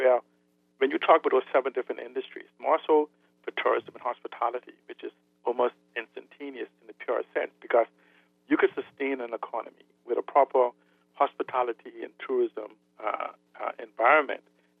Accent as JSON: {"language": "English", "town": "West End", "region": "Grand Bahama", "country": "Bahamas", "tie": "born or raised there", "said": "I remember growing up in Grand Bahama. I remember growing up in West End, the Jack Tar Village."}